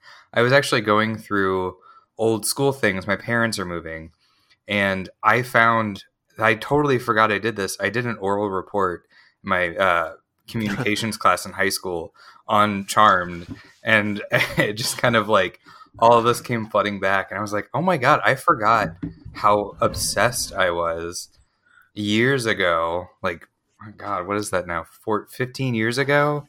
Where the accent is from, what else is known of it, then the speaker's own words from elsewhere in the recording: St. Louis, Missouri, United States; I am from St. Louis.